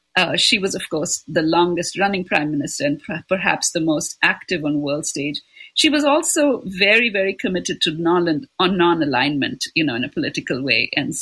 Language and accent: English; Kolkata, West Bengal, India; moved away as an adult; So, up until the time that I turned 20, because I grew up in Kolkata, my life was bookended by two women.